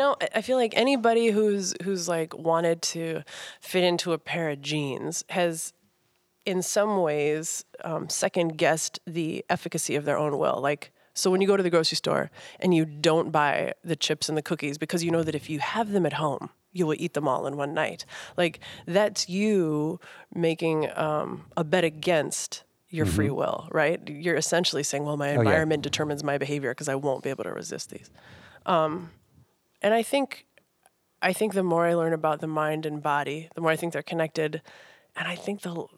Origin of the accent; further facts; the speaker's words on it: Minnesota, United States; Is that because I'm just from Minnesota that I know?